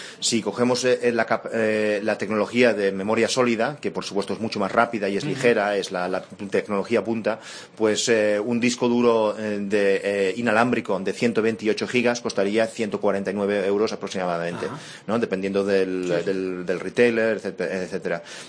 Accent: United States; born there; accent: North American; De Estados Unidos. Mis padres son españoles, pero yo nací en los Estados Unidos.

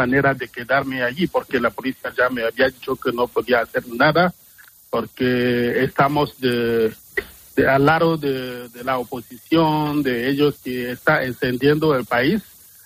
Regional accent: Cameroon; moved away as an adult; now in Seville, Spain; Sí, sí, llegué en España en el día 16 de septiembre, 2019.

